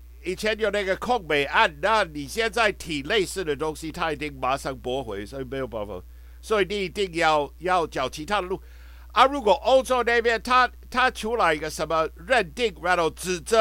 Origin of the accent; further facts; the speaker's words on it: Taiwan; 因为我认为我是台湾人，我不是中国人这样。